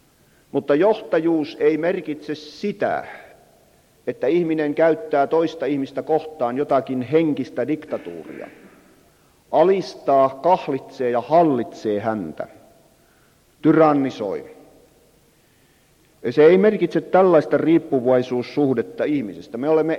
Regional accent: Lapland, Finland; minä nyt puhun tuolla tavalla lappilaisen karkeasti, koska olen sieltä päin kotoisin

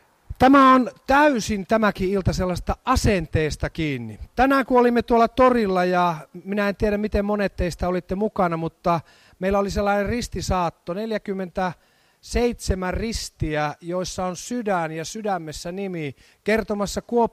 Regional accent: Ostrobothnia, Finland; Minä en tiedä, kun tulen Pohjanmaalta, jossa ihmiset ovat hyvin avoimia ja välittömiä, niin siellä halataan yleensä.

